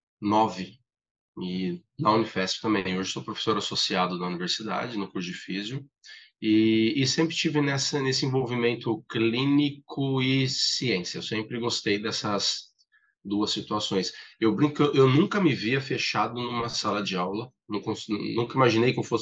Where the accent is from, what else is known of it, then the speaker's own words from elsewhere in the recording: Catanduva, São Paulo, Brazil; Eu sou de Catanduva, interior de São Paulo, fica próximo a São José do Rio Preto, que é uma cidade maior, então a referência é sempre Rio Preto.